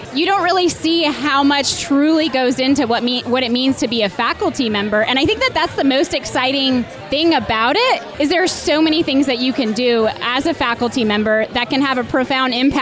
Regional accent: Flint, Michigan, United States; I'm from Michigan. I grew up outside of Flint.

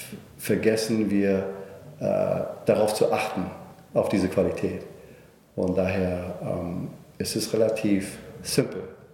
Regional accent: United States; German is a second language; Auch im Land der unendlichen Möglichkeiten, wo ich herkomme, in den Vereinigten Staaten von Amerika, sind es nur 29%.

